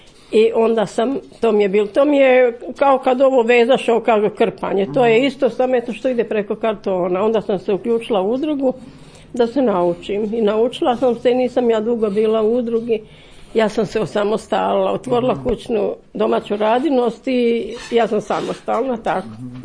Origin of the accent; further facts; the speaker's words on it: Stari Slatnik, Croatia; born there; Nisam, ja sam rođena u Starom Slatniku, a u Stupnik sam se udala.